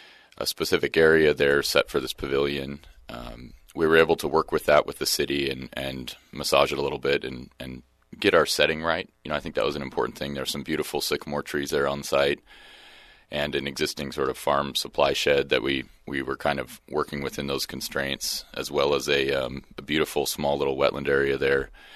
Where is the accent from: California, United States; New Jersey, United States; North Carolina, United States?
California, United States; Yreka; I grew up in Yreka, California. I was born down in Mount Shasta and, you know, left high school at 18